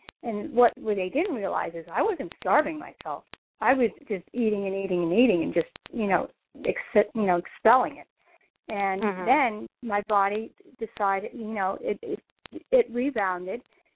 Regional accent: Canada; as soon as I turned pro, I immediately was … You know, I was from Canada.

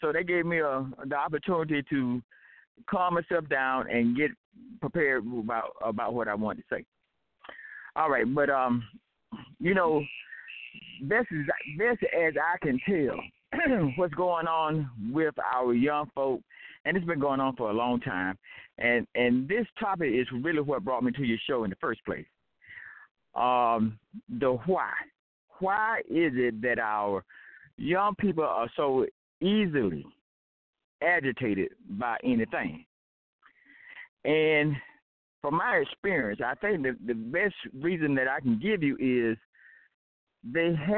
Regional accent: Atlanta, Georgia, United States; I come from Atlanta

